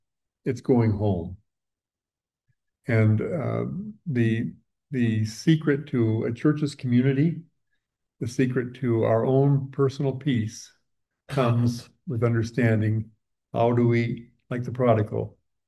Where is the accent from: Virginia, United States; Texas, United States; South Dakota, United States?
South Dakota, United States; and I grew up in South Dakota. What else do you do but hunt and fish?